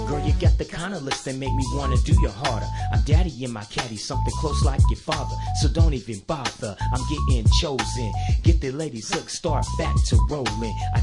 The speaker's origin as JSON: {"language": "English", "region": "West Coast", "country": "United States", "tie": "born or raised there", "also_born_or_lived": "Texas", "said": "I was born in Texas, raised in the West Coast, and I always ran with a lot of people from back east, from the East Coast."}